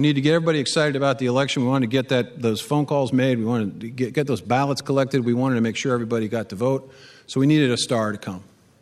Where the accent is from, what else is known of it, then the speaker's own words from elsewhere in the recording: Iowa, United States; I wasn't born here. We haven't elected a Democrat in 30 years. I'm from Southeast Iowa.